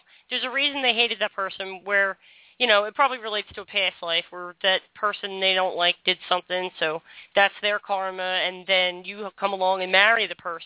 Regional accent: England, United Kingdom; Oh no! Yeah, well, they can't send me. I'm so pale. They could send me back to England.

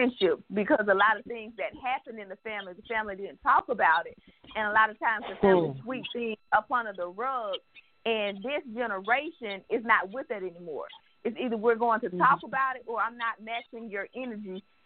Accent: Pittsview, Alabama, United States; I know where I grew up in Pittsview, we were all close.

